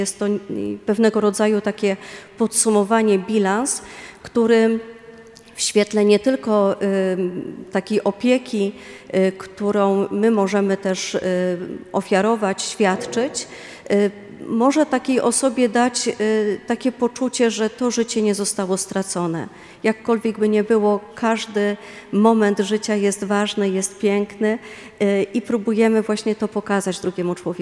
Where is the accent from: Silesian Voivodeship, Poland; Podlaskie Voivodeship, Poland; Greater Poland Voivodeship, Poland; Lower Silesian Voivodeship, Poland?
Greater Poland Voivodeship, Poland; Pleszew; born there; bo urodziłam się całkiem niedaleko stąd, w Pleszewie.